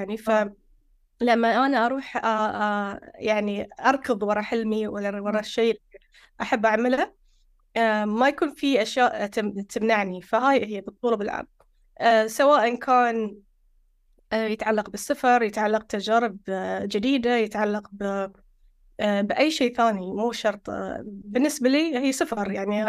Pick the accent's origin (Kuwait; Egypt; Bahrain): Bahrain; also born or lived in Lamu, Kenya; البحرين هو يعني بيتي وأصلي، وأنا من البحرين، المقر الأساسي، المركز البحرين، المركز الثاني لي هو جزيرة لامو، فصرت يعني بين البحرين جزيرة لامو